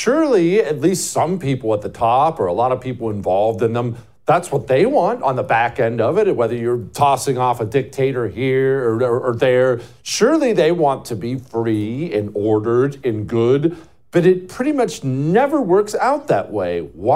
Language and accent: English; United States; Now, I am an American, therefore I don't care about the French